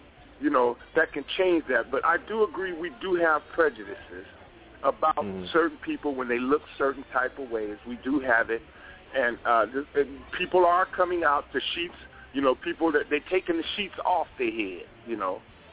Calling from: San Diego, California, United States; I'm calling from San Diego, California.

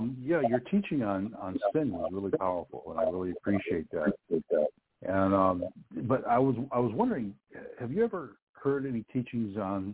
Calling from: Michigan, United States; I'm from calling from Michigan.

